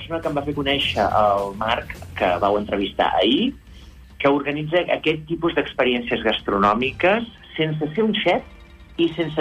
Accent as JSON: {"language": "Catalan", "town": "Calella", "region": "Catalonia", "country": "Spain", "said": "Jo soc de Calella de la Costa."}